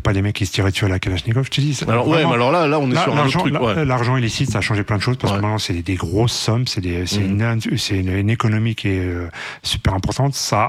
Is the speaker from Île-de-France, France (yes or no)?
yes; Saint-Denis, Île-de-France, France; Moi, j'ai grandi au Franc-Moisin, qui était la plus grande cité de Saint-Denis.